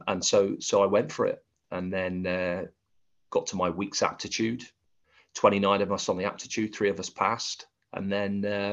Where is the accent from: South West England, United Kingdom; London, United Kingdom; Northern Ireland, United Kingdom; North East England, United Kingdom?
South West England, United Kingdom; Okay, so really my story starts many years ago. I grew up in North Devon